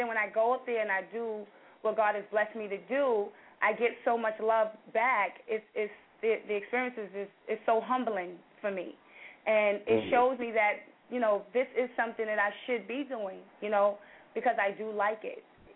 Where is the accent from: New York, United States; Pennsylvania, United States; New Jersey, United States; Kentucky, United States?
New York, United States; New York City; living in Harlem, which is where I come from East River to 132nd and Madison, Lincoln, you know, now I'm up here in the Polo Grounds.